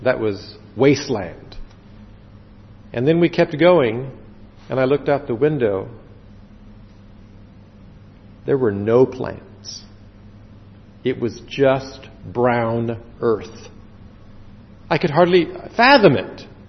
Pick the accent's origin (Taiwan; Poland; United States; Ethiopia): Taiwan; I grew up in Taiwan. We have plenty of rain.